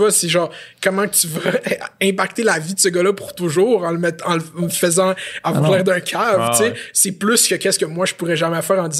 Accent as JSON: {"language": "French", "country": "Morocco", "said": "Je suis comme, non, mais … je viens du Maroc."}